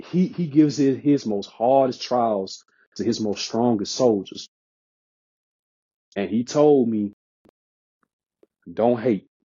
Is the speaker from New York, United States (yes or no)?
no; Memphis, Tennessee, United States; You know, I grew up in Memphis, Tennessee, pretty much my whole entire life.